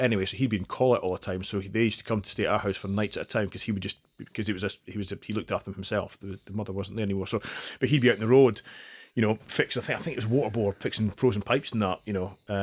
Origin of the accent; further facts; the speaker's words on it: Scotland, United Kingdom; Yeah, so I grew up in the sort of northeast highlands of Scotland, kind of between Aberdeen and Inverness, what is now the Cairngorm National Park.